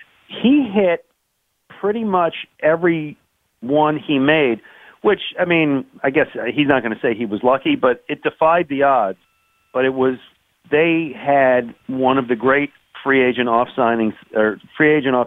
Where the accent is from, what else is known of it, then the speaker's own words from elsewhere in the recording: Buffalo, New York, United States; I mean, I've never lived in Cleveland, but I spent time in Cleveland. I grew up in Buffalo, which is kind of, you know